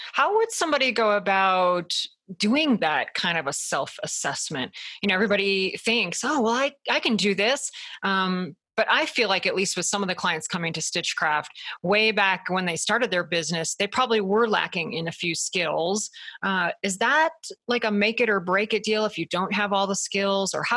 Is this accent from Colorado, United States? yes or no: yes; Salida, Colorado, United States; He's also a local licensed real estate broker here in my hometown of Salida, Colorado.